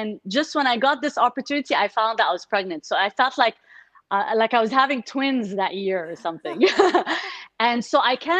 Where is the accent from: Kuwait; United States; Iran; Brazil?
Kuwait; also born or lived in Egypt; as a kid, I grew up in the Gulf. I actually grew up in Kuwait. And on every holiday, we'd come back to Egypt. And so I was always between, you know, the Gulf and Egypt.